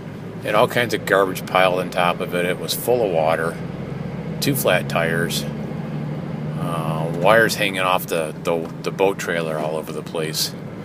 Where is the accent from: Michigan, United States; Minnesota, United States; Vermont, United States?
Michigan, United States; Copper Harbor; I said, no, I'm from Copper Harbor.